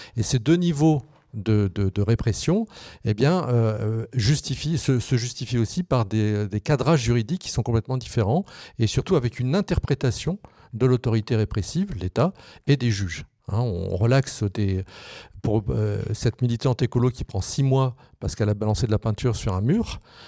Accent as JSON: {"language": "French", "country": "France", "said": "Alors c'est une vraie préoccupation chez nous en France"}